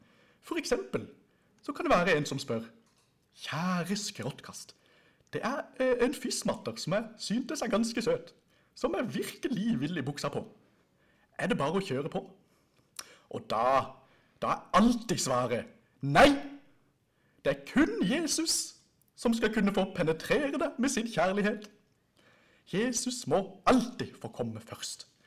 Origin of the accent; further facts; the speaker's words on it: Søgne, Agder, Norway; jeg fikk oppdrag av den lokale menigheten i hjembygda mi, Søgne